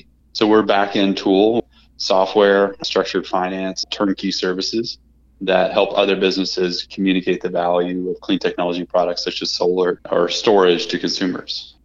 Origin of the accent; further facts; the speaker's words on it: Louisville, Kentucky, United States; I'm not from South Carolina, first off. I'm from Louisville, Kentucky.